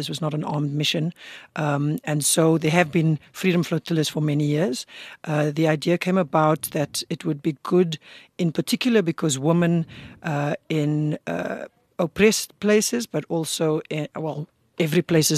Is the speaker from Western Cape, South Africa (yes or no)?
yes; Cape Town, Western Cape, South Africa; So, I mean, I grew up in the Cape Flats in Cape Town